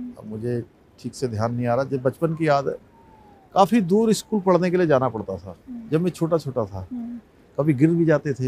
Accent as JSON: {"language": "Hindi", "town": "Khatima", "region": "Uttarakhand", "country": "India", "tie": "born or raised there", "said": "लगभग 7.5-7 किलोमीटर जहाँ पर मेरा घर है वहाँ से खटीमा शहर होता है"}